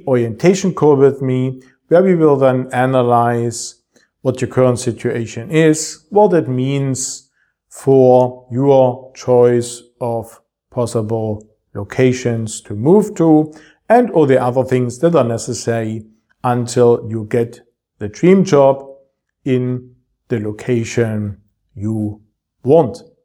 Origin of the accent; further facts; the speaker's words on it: Germany; English is a second language; It just happened in my hometown a few weeks ago. Major bridge just crashed. And this is the Germany of 2024.